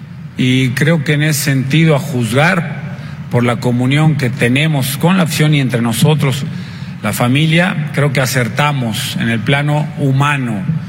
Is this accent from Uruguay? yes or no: no; Mexico; somos 11 mexicanos que tenemos que hacer gol allá